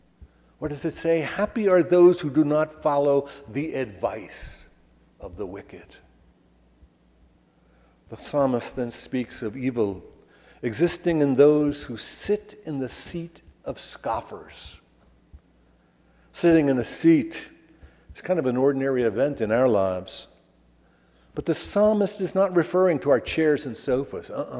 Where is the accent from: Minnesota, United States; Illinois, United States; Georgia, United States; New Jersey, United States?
New Jersey, United States; which growing up in New Jersey, I believed existed for the purpose of educating us New Jerseyans